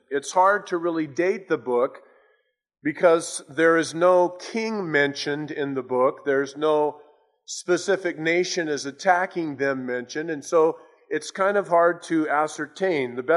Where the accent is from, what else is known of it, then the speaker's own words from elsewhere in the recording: California, United States; Now, of course, growing up in Southern California, perhaps you have too, you know, we haven't really experienced this kind of a thing.